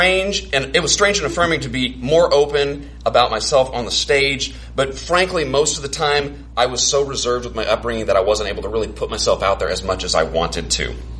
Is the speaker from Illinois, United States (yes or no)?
yes; Carbondale, Illinois, United States; My wife, Nikki, is from Springfield, and I'm from Carbondale. I like to tell people that I lived everywhere in Illinois except for Chicago